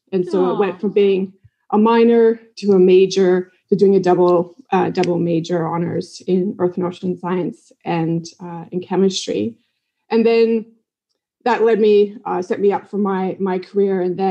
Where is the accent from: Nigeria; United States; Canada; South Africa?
Canada; So growing up in Canada, too, I spent a lot of my childhood in the outdoors, and I developed a real love for the outdoors.